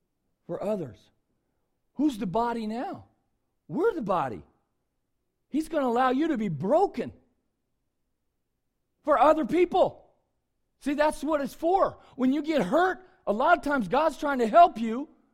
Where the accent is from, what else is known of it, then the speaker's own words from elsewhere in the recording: Ohio, United States; We're from Ohio. We live in Ohio. Ohio's the corn state.